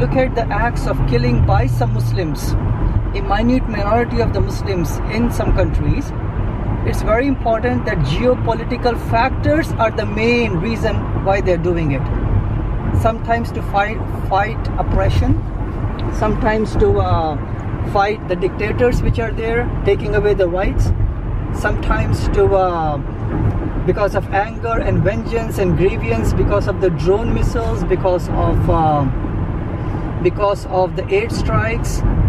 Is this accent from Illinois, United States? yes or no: yes; Chicago, Illinois, United States; You know, I'm from Chicago. In this year, up until now, there are 700 murders in the city of Chicago, just one city.